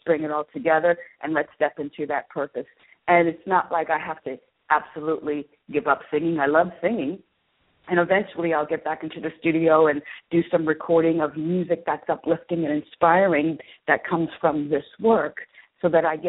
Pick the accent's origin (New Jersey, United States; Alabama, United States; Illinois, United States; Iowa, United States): New Jersey, United States; When I was 12 years old, growing up in South Jersey, you know, on the 5 acres, it was nothing for me to see spirits.